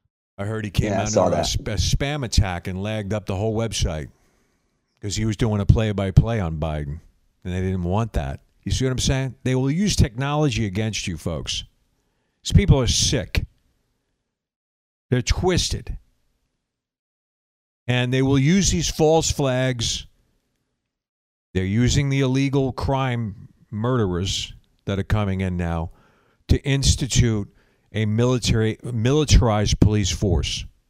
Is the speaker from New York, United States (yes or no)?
no; Virginia, United States; I'm from Virginia, a D.C. area.